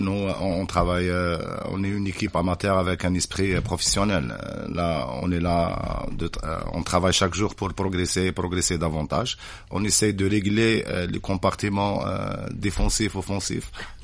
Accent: Algeria; Nous, en Algérie, c'est bon.

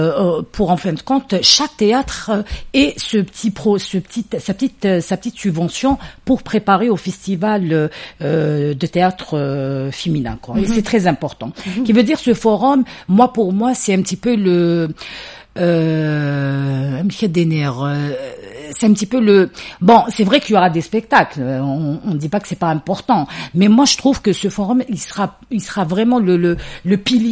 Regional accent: Algiers, Algiers Province, Algeria; je suis née à Alger, j'ai grandi à Alger. N'hadar taqbaylit goukham

